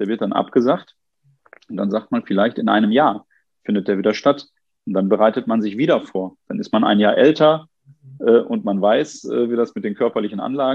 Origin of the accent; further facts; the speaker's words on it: Duisburg, North Rhine-Westphalia, Germany; Und ich habe in meiner Heimatstadt Duisburg gerade gesehen